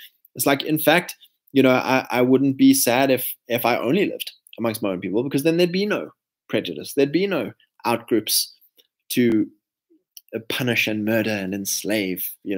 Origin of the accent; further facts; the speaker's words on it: South Africa; because even growing up in South Africa, you have experiences, right?